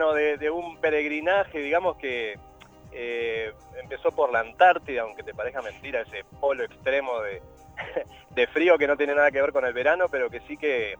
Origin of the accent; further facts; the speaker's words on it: Uruguay; se va a presentar ahora, ni más ni menos que en Punta del Este y en mi país